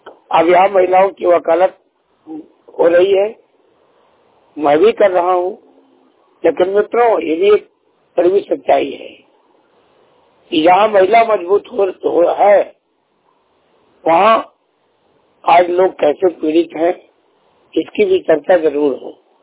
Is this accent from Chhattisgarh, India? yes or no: no; Madhya Pradesh, India; मैं मध्य प्रदेश सतना जिले का रहने वाला हूँ और आज भी है।